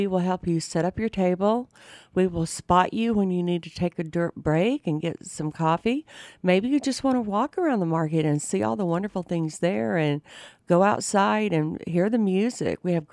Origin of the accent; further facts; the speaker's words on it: Panama City Beach, Florida, United States; also born or lived in Atlanta; I'm from Florida, from Panama City Beach, Florida. But my little twain comes from Atlanta. I lived there for 25 years as a career girl.